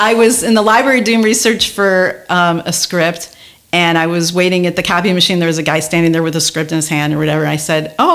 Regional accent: Chicago, Illinois, United States; now in Los Angeles, United States; I came out to LA from Chicago.

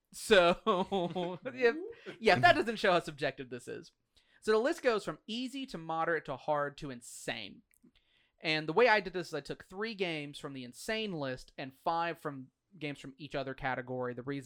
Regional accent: United States; Trust me. I'm from America.

